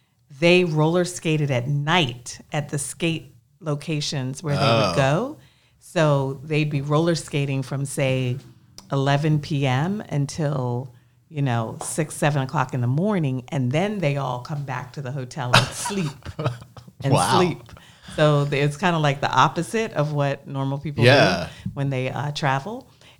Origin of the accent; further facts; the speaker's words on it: Nassau, New Providence, Bahamas; also born or lived in Columbia, United States / Baltimore, United States; now in Charlotte, United States; So originally, actually, I'm a Bahama mama. So I'm from Nassau, Bahamas.